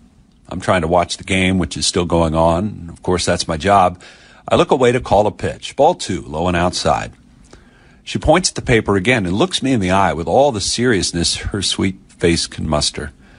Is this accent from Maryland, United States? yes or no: no; Texas, United States; But today is about those families in Uvalde, Texas, in my home state.